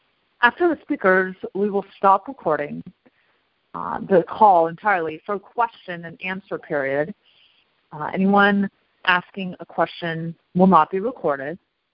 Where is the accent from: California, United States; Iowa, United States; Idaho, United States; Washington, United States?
California, United States; Alameda; I'm a debtor from Alameda, California, in the U.S.